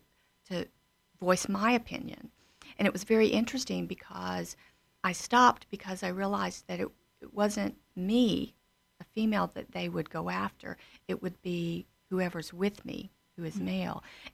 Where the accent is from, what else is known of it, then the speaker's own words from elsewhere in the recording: Arkansas, United States; And I can think of a story growing up. I grew up in Arkansas.